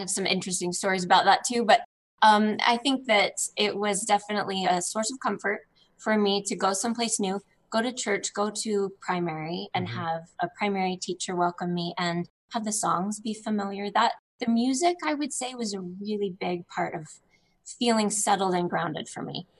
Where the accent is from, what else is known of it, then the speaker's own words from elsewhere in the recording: the West, United States; And I grew up a lot in the West, where a lot of these stories were really interesting to me.